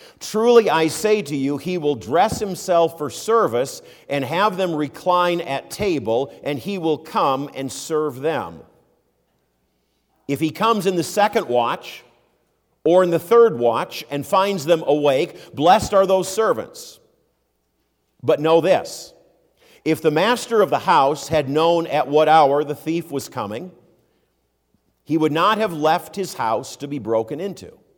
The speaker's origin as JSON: {"language": "English", "town": "Minneapolis", "region": "Minnesota", "country": "United States", "tie": "born or raised there", "said": "When I was growing up in South Minneapolis, I and all the kids in the neighborhood played outside all the time."}